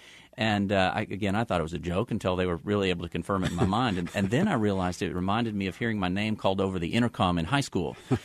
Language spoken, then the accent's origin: English; Lyons, Kansas, United States; I grew up in Lyons. I was driving in central Kansas one night